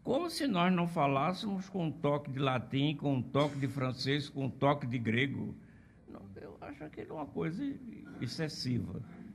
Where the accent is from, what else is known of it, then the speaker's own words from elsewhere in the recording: Pernambuco, Brazil; Como já dizem que eu sou exageradamente pernambucanista, meus colegas de academia não me dizem que eu sou pernambucano, sou pernambucanista.